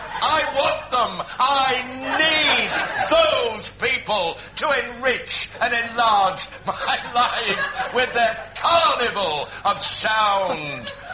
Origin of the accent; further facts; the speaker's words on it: Yorkshire and the Humber, United Kingdom; Like my friend Mr. Frost, I'm from Yorkshire, I am the full Bronte.